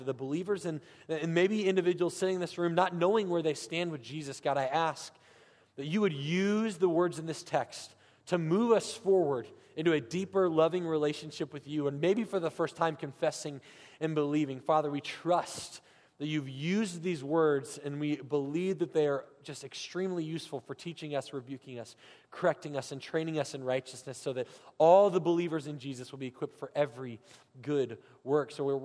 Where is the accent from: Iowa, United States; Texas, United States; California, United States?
California, United States; San Francisco; now in Missouri, United States; I'm from San Francisco, California.